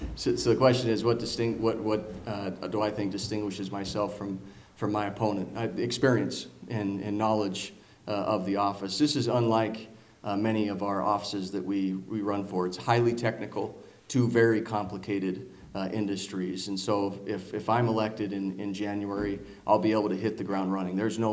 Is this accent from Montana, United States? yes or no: yes; Anaconda, Montana, United States; I'm from Anaconda, originally a fourth generation Montanan.